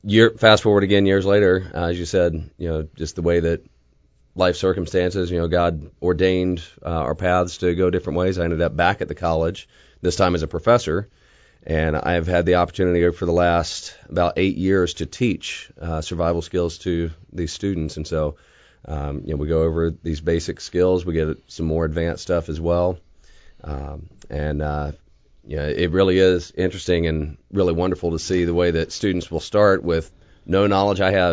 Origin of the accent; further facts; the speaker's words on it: Georgia, United States; I grew up in Georgia. I'm a you know, good old country boy. You know, grew up running through the woods, doing exactly this kind of stuff.